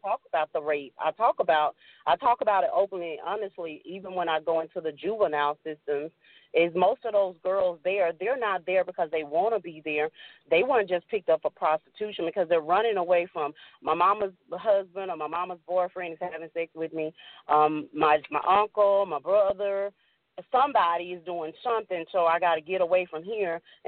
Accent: Dallas, Texas, United States; another part of Dallas called Dixon Circle. I can say that because everybody knows where Dixon is, and I'm from Dixon.

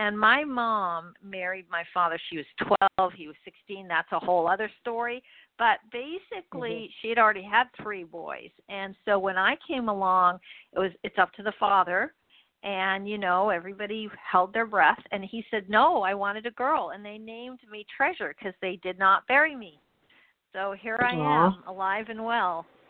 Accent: London, United Kingdom; also born or lived in Pakistan / Montreal; I was born in Pakistan. … I don't spell it that way. I spell it … because I also grew up in London and Montreal.

